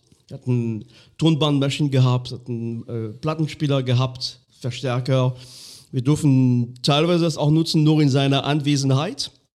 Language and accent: German; Grand Est, France; ich war ja neulich in Frankreich, in dem ganz kleinen Minidorf, wo ich aufgewachsen bin. Irgendwo in Lothringen, wunderschönes Dorf, aber auch weit weg von allem.